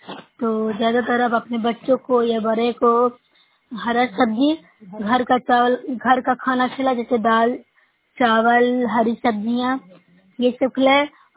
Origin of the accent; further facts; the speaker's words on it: Bihar, India; मैं न्यू सराय ब्लॉक से हूँ, जिला नालंदा से निवासी हूँ।